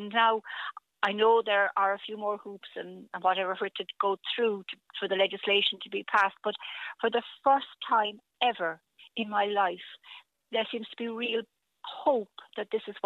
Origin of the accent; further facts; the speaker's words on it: Cork, Munster, Ireland; born there; I was born in Cork